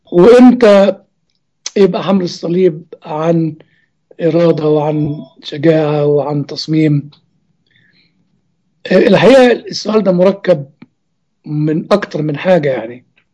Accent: Egypt; هذا الدور العالمي كان موجود عندنا في مصر

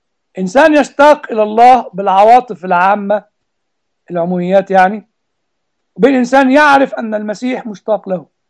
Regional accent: Egypt; يعني أنا كنت بعت سؤال لأحد الإخوة من الباحثين عندنا في مصر

